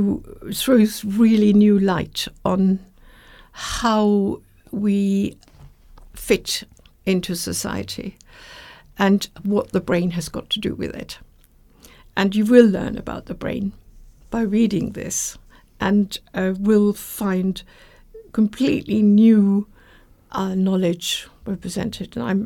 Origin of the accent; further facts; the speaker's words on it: Germany; moved away; of course, I came from Germany